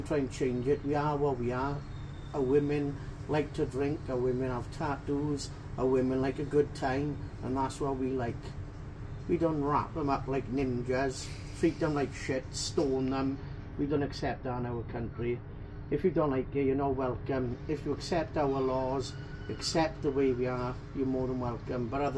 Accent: Wales, United Kingdom; I'm British and I'm proud. I'm Welsh. I was born in Wales. I got family that's English.

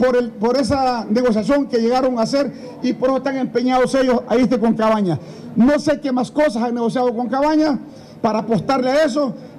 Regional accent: Honduras; ni como diputados, ni como partido, ni como pueblo hondureño

